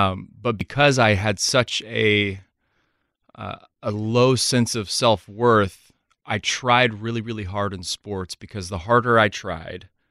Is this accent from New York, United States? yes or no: no; Texas, United States; I grew up going to church. I grew up in Texas